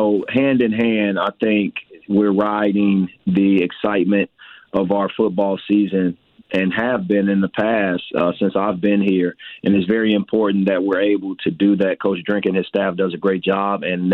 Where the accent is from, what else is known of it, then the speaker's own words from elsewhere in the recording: Chicago, Illinois, United States; I'm from Chicago, so I've known about the history of Illini basketball